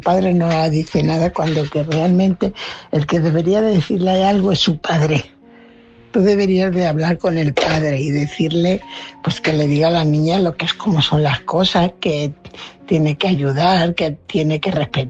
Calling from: Fuenlabrada, Community of Madrid, Spain; corresponsal de Fuenlabrada.

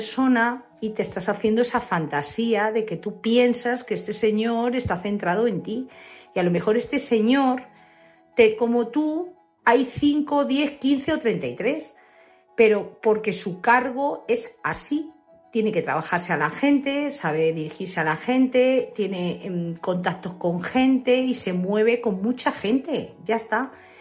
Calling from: Madrid, Community of Madrid, Spain; de Madrid.

